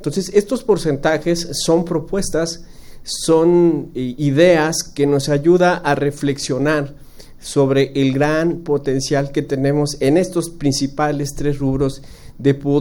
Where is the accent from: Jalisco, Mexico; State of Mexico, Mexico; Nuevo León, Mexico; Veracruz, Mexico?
Jalisco, Mexico; Guadalajara; Es responsabilidad de nosotros como tapatíos el ejercer una gestión eficiente, sustentable del agua.